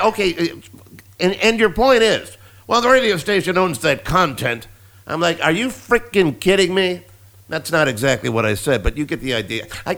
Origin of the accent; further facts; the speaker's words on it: Strongsville, Ohio, United States; I grew up in Strongsville, Ohio, a suburb about, 20 miles south of Cleveland. Hence why I say I'm from Cleveland. But actually, Strongsville is where I went to school.